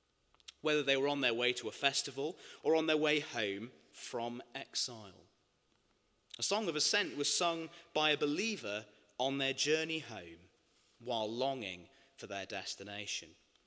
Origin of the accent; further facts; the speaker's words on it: United Kingdom; But then at the end of the day, we're British.